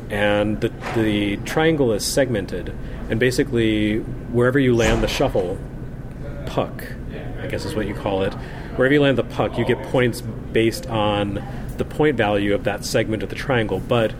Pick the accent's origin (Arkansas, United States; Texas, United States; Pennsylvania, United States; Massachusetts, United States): Texas, United States; You know what happened is, I grew up in Texas, and football is everything there.